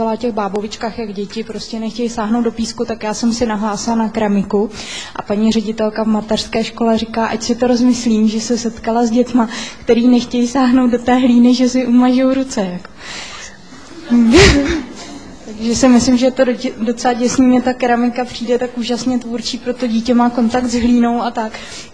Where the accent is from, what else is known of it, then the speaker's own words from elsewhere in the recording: Prague, Czechia; Dobrý den … jsem z Prahy.